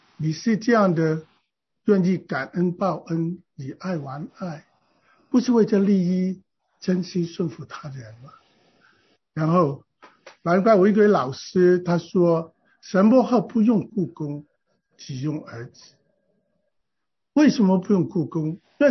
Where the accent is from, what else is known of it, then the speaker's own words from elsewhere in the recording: China; 特别中国人手停口停，从小父母就叫他人不为己，天诛地灭。我们就是这样的文化长大的